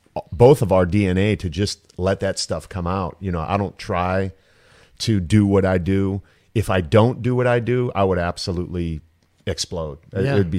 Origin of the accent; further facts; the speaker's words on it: Canton, Ohio, United States; I was just in Canton, Ohio, where I grew up in Canton specifically has, my brother is a fireman.